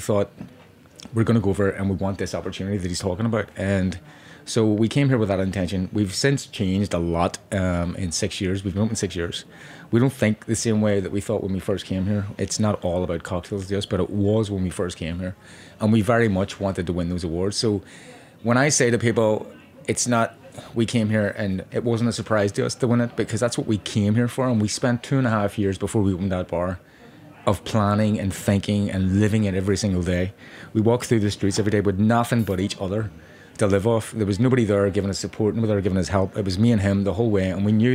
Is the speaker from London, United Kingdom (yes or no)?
no; Belfast, Northern Ireland, United Kingdom; moved away as an adult; When we came here, we came from Belfast. We had absolutely nothing.